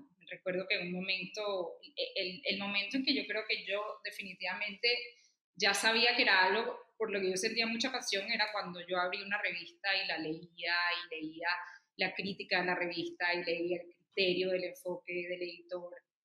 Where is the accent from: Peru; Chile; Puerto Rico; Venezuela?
Venezuela; Caracas, Capital District; Soy venezolana, nací en Caracas y crecí en el seno de una familia que nos inculcó mucho la apreciación por las artes y por el buen vestir, por la calidad de las cosas.